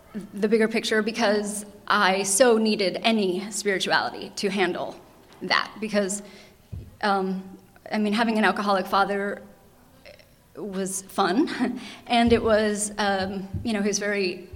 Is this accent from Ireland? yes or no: no; Maine, United States; born there; And I was born in Maine, and he moved back to Maine and died there.